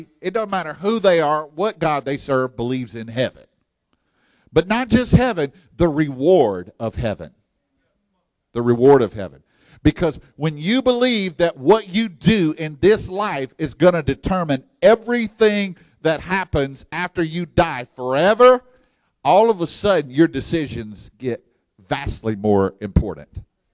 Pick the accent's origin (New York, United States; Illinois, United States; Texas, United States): Texas, United States; See, I'm from Texas, and we got pit barbecue down there.